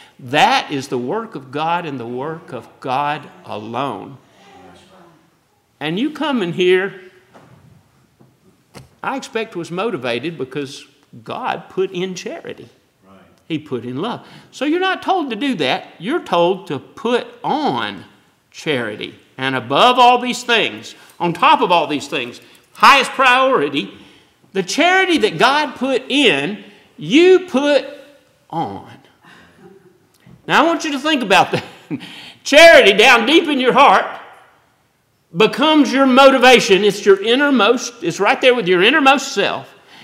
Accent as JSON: {"language": "English", "region": "the South", "country": "United States", "tie": "born or raised there", "said": "Now, for me, growing up in the South, if somebody was a put on, it means they were fake."}